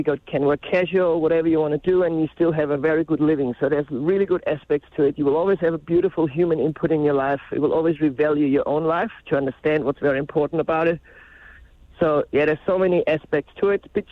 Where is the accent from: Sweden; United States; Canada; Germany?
Germany; I'm from Germany originally